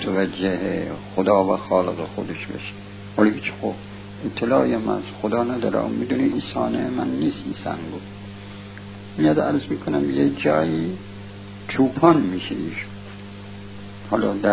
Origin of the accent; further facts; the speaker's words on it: Iran; ما این اسماء هیچ کدومش فارسی نیست، ما ایرانی هستیم